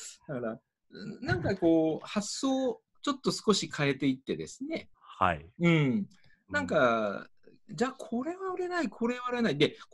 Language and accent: Japanese; Saganoseki, Oita, Japan; 僕もまあ田舎出身でね、嵯峨野関町というところ出身で、たまに、うちの僕が生まれ育った前が海岸でしてね